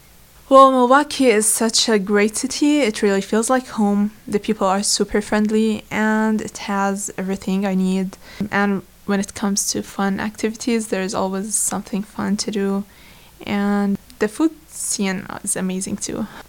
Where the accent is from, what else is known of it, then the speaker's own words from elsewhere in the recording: Jordan; I'm from Jordan.